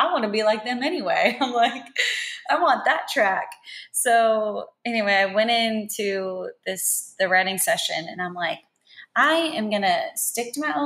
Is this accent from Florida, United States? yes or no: yes; Dunedin, Florida, United States; now in Nashville, United States; I grew up in Florida. I grew up outside of Tampa in this little beach town called Dunedin. And I moved to Nashville 2010.